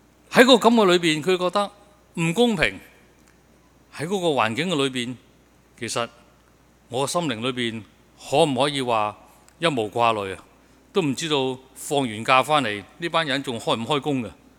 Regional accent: China; 其实我们中国人呢，我们的文化教导给我们知，我们是不可能一无挂虑的。

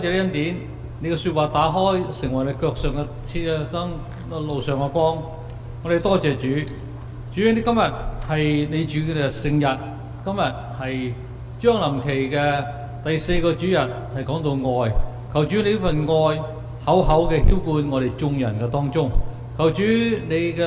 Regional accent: China; 不过我们中国人叫它做副歌

